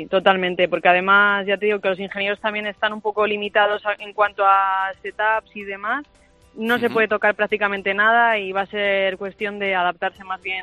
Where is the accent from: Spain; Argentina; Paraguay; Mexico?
Spain; Burgos, Castile and León; Así que soy de Burgos, pero no, ya no he vivido tanto frío por allí.